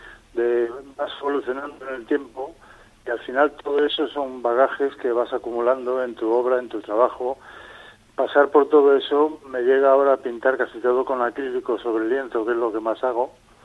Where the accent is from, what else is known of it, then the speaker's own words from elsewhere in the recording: Madrid, Community of Madrid, Spain; now in Segovia, Spain; No, soy madrileño, lo que pasa es que vivo en Segovia actualmente.